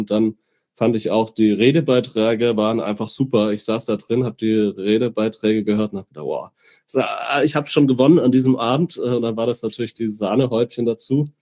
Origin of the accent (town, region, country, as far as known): Southern Germany, Germany; born or raised there; now in Greifswald, Germany